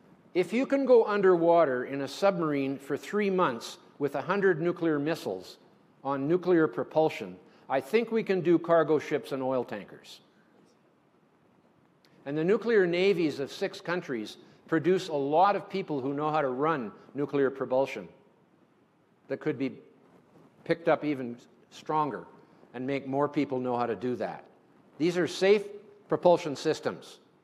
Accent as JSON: {"language": "English", "country": "Canada", "said": "I'm a Canadian"}